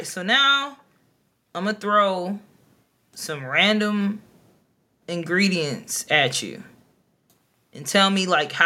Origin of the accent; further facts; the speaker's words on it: Texas, United States; But I'm from Texas, so I'm always a little biased.